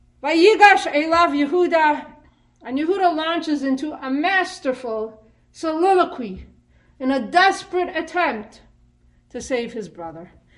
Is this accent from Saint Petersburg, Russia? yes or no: no; Khislavichi, Smolensk Oblast, Russia; I attended Cheder in Kaslavish. It was a small town on the border of White Russia and Russia proper. My father, his father of Moshe, was rabbi of the town.